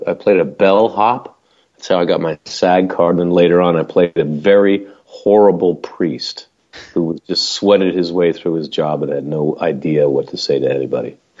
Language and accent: English; England, United Kingdom; Actually, yeah, I'm actually English, but I am pretending to be American